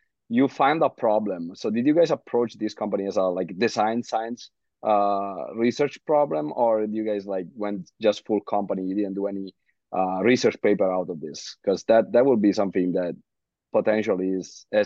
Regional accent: Italy; first language Italian; English is a second language; I come from Italy, right? So I'm not a native speaker.

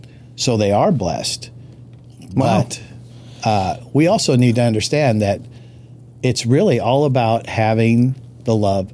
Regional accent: Los Angeles, California, United States; born there; I was born in Skid Row in Los Angeles as an orphan. So I had to work through some stuff. I'm so glad I was raised in an extremely multiracial neighborhood and school.

